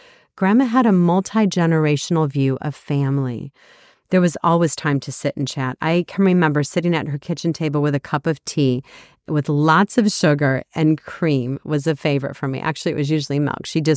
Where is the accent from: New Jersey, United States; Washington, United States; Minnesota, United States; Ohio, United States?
Ohio, United States; Cleveland; now in Wisconsin, United States; We are originally from Cleveland, Ohio, both of us, and then we moved to Wisconsin when Doug took a job up here.